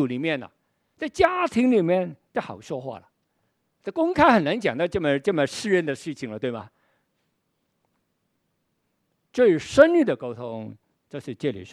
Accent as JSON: {"language": "Chinese", "town": "Chaozhou", "region": "Guangdong", "country": "China", "said": "我本身是潮州人啊，所以我们潮州人打招呼的时候常常会说你吃没，你吃了没有。"}